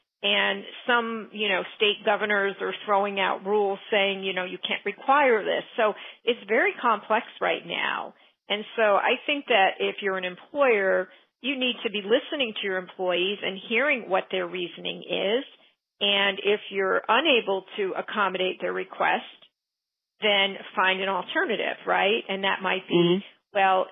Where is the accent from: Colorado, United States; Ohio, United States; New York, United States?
New York, United States; I mean, well, I'm from New York, so, but I see it all the time.